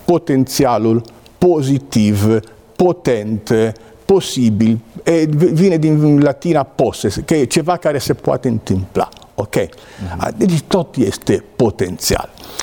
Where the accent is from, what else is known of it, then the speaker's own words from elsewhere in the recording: Genoa, Liguria, Italy; eu sunt din Geneva, din Italia.